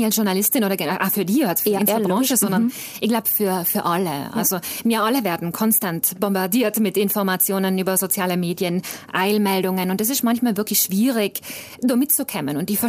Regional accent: Trentino-Alto Adige, Italy; Also Südtirol ist meine Heimat, da ist meine Familie.

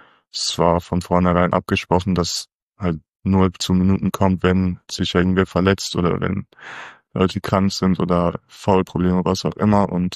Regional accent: Münster, North Rhine-Westphalia, Germany; ich bin 20 Jahre alt, ich komme aus Münster ursprünglich

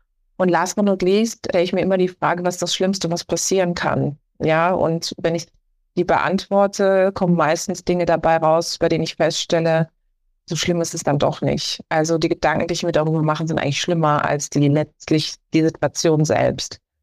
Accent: Karlsruhe, Baden-Württemberg, Germany; ich bin eben in Karlsruhe groß geworden, was auch eine wunderschöne Stadt ist, um groß zu werden, weil es klein und überschaubar ist.

